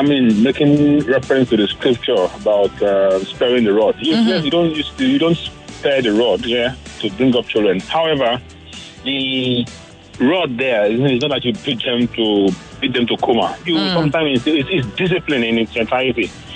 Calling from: Lagos, Nigeria; I'm calling from Lagos.

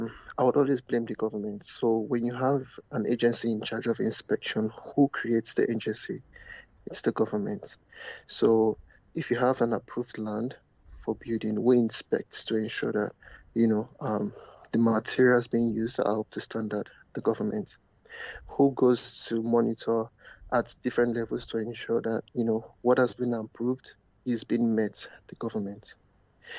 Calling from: Canada

